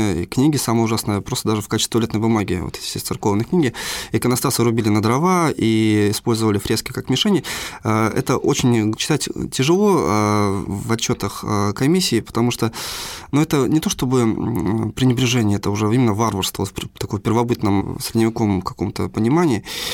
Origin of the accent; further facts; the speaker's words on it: Veliky Novgorod, Novgorod Oblast, Russia; как коренная новгородица, это вот моя зона обитания